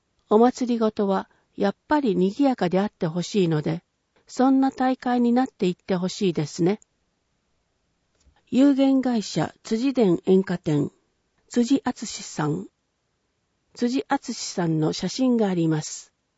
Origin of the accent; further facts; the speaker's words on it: Ise, Mie, Japan; 気づけば今年でちょうど伊勢に戻って10年目になります。